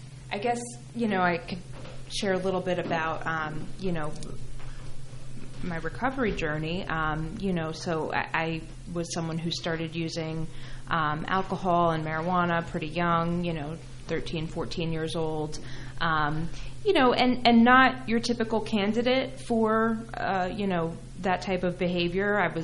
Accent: Middlesex County, New Jersey, United States; also born or lived in Hunterdon County; So I grew up in Middlesex County, and they thought that the thing

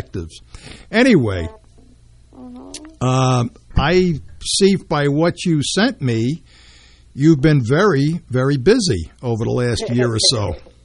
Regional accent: Brooklyn, New York, United States; I mean, I was born in Brooklyn.

